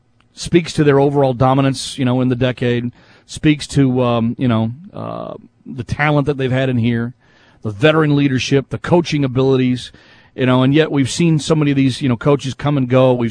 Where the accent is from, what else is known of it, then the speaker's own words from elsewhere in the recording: Texas, United States; moved away as an adult; I worked in the San Antonio area. I'm from the Dallas-Fort Worth area. I went to school in Austin.